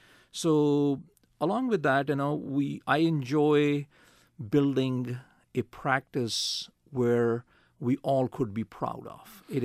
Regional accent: Pakistan; now in Baltimore, United States; And I told them very clearly that I'm a foreign student. I am carrying a Pakistani passport and a student visa.

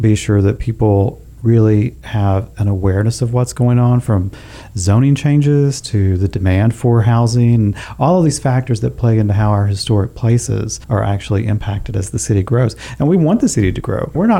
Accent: Knoxville, Tennessee, United States; I grew up in the Knoxville area, so I've been a working resident in Chattanooga for 3 years, but I've had family here for ages.

